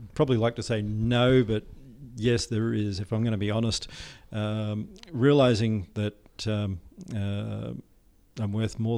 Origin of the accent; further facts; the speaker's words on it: Australia; I'm Australian